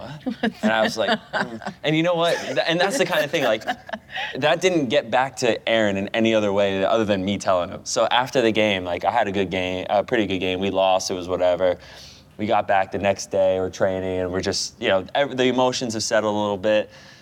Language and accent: English; United States; I'm American, I don't try to be anybody else, so.